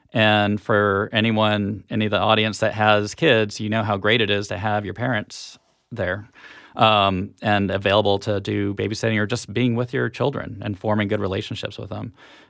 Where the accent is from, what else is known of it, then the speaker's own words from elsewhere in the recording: Albuquerque, New Mexico, United States; also born or lived in California; now in Tallahassee, United States; I grew up in Albuquerque, New Mexico. I'm not sure what the population is now, but it's approaching a million.